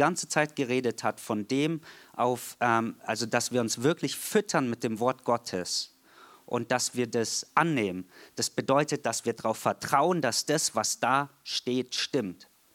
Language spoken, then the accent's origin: German; Heidenheim, Baden-Württemberg, Germany; Wir kommen aus Heidenheim und Heidenheim spielt in der zweiten Liga und das ist ziemlich krass für eine 50.000 Einwohnerstadt